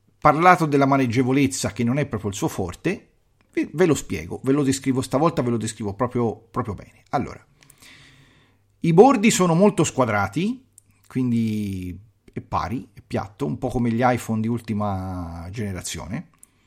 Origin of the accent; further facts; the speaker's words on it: Campania, Italy; per me è Gemini, io sono di Campania, scusatemi, per me rimane Gemini